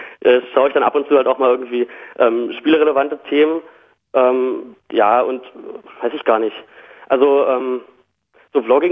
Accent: Fürstenwalde, Brandenburg, Germany; Aus Fürstenwalde.

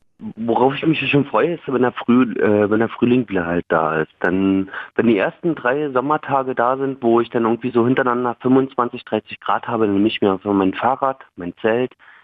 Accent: Germany; Wir als Deutsche sind, also so deutsche Staatsbürger sind sowieso irgendwie überall gern gesehen.

